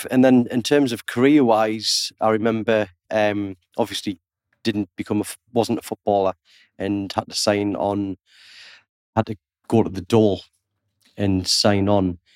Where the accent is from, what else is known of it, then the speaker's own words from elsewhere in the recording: Consett, North East England, United Kingdom; But yeah, no, from Consett, County Durham. Had a fantastic upbringing. I grew up with my grandma and my mum brought me up.